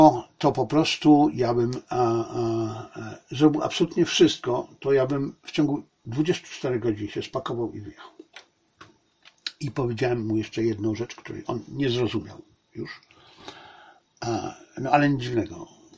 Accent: China; No bo przecież on wie, że jestem Chińczykiem. I jego pierwsze pytanie, a proszę pana, co tam w Chinach?

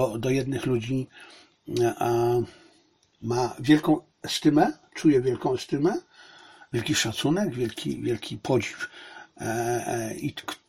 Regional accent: Zabrze, Silesian Voivodeship, Poland; born there; Jestem Ślązakiem i jestem Polakiem i nie mam nic wspólnego z niemieckością, a urodziłem się w niemieckim mieście, w byłym niemieckim mieście, Hindenburgu, czyli w Zabrzu.

